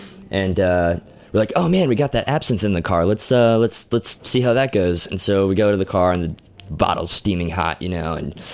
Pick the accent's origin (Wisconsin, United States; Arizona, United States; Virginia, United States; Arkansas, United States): Arizona, United States; Tucson; Tucson. Yeah. Well, you know, there wasn't a lot